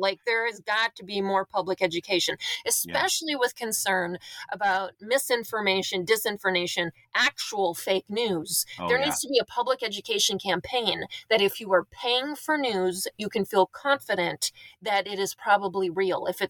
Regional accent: North Dakota, United States; accent: North Dakota; I'm from a rural area in North Dakota. That's what my accent is for people who are listening. Okay. So I'm from a town of 2,500 people in Western North Dakota.

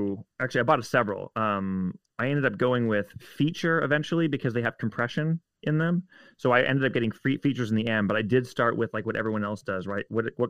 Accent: Toronto, Ontario, Canada; my experience being outdoors comes from when I was in high school in Canada. So I grew up in Toronto, Ontario.

